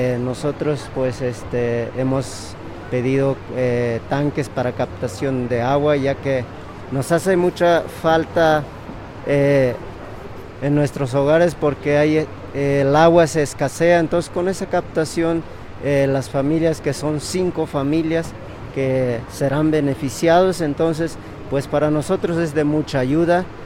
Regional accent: Tlachichilco, Veracruz, Mexico; Pues nosotros venimos del municipio de Tlachichilco, de la comunidad del Coyol

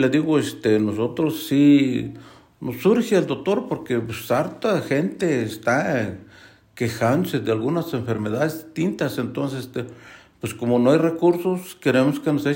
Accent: Veracruz, Mexico; allá no nos quieren porque somos veracruzanos

